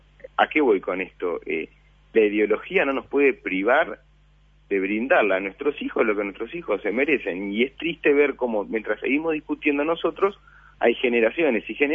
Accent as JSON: {"language": "Spanish", "country": "Argentina", "said": "Ahora soy cura argentino, jesuita y villero."}